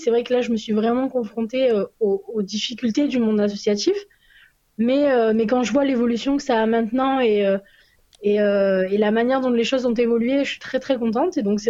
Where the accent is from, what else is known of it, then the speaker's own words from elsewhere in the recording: Provence-Alpes-Côte d'Azur, France; now in Lyon, France; j'ai 22 ans. Je suis sudiste d'origine, mais lyonnaise d'adoption depuis 4 ans.